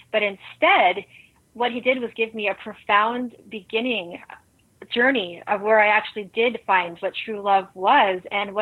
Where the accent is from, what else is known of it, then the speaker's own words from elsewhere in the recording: Salt Lake City, Utah, United States; So I'm actually from Salt Lake City, Utah